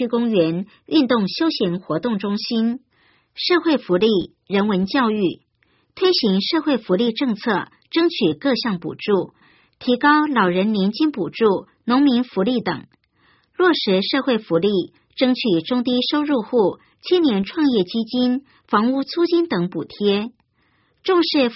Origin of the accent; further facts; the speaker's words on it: Taiwan; 我是台湾人，我主张台湾独立。